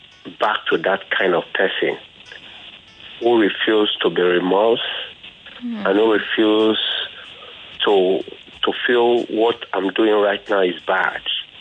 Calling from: Lagos, Nigeria; I'm calling from Ajah, Lagos.

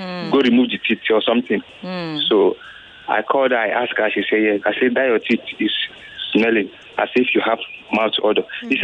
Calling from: Ogun, Nigeria; I'm calling from Ogun State.

